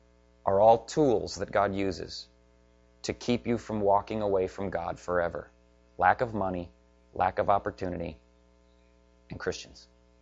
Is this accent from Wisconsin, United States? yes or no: yes; Wisconsin, United States; I grew up in West Central Wisconsin, and that's Dairyland down there.